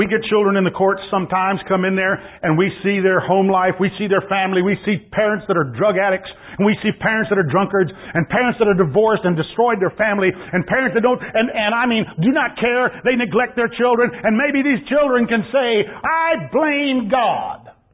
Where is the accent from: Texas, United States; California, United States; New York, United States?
Texas, United States; San Antonio; and I'm from San Antonio, Texas. I don't really know much about snow or whatever